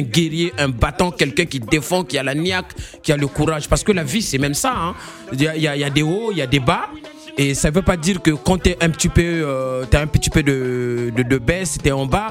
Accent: Brazzaville, Republic of the Congo; Je suis natif de Brazzaville, né à Brazzaville, grandi à Brazzaville.

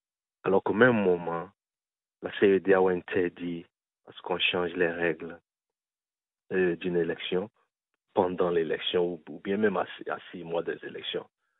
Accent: Benin; nous avions la fierté de crier haut et fort que nous sommes béninois

